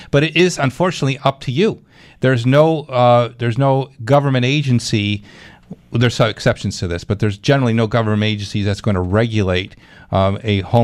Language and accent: English; Clarence, New York, United States; To the phones we go in Clarence, my hometown.